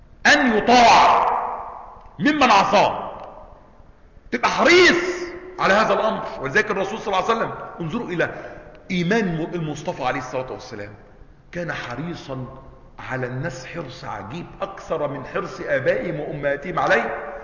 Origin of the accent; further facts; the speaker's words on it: Egypt; احنا مصريين